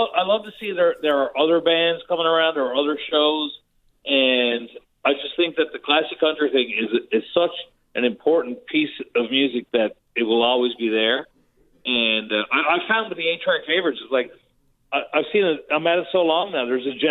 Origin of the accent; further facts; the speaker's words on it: Placentia, Newfoundland and Labrador, Canada; I mean, I grew up in Placentia.